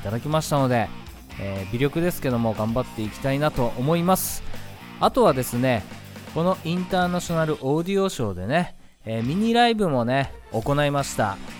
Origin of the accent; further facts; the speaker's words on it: Iwate, Japan; 僕もね岩手出身ですので、